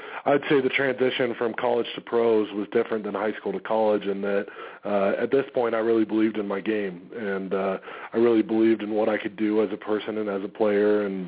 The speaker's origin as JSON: {"language": "English", "town": "Denver", "region": "Colorado", "country": "United States", "tie": "born or raised there", "said": "and then that it also happened to be my hometown. So the mixture of all that was what led me to Denver."}